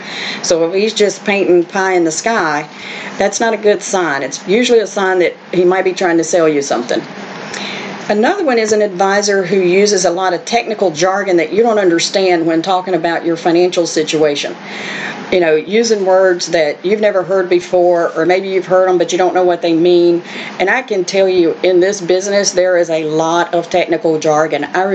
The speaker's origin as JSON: {"language": "English", "town": "Bullocks Creek", "region": "South Carolina", "country": "United States", "said": "I mean, I'm from Bullocks Creek, South Carolina, so I know how to talk on normal level"}